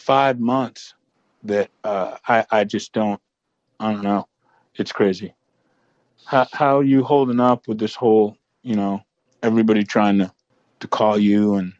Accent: New York, United States; I grew up in a super wealthy neighborhood in New York. Like, you know, like the Bush family is from my hometown.

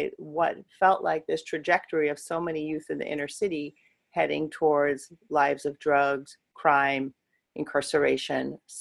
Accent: New York City, New York, United States; growing up in the New York City area.

